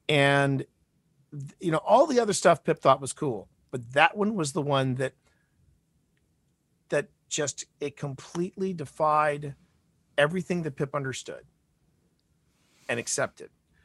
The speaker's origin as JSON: {"language": "English", "town": "Richmond", "region": "Virginia", "country": "United States", "tie": "born or raised there", "said": "I've never been a big fan of, and this is a kid that was born and raised in Richmond, Virginia."}